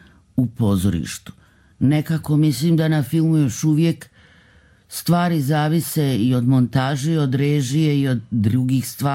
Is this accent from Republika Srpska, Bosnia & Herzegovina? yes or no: yes; Doboj, Republika Srpska, Bosnia & Herzegovina; ja sam iz Doboja, u moje vrijeme baš i nije bilo puno mogućnosti da se gledaju predstave.